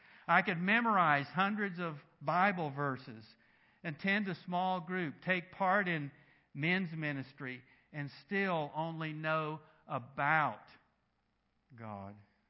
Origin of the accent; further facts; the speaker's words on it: North Carolina, United States; a basketball camp at Duke University, which is in Durham, North Carolina. That's my home state.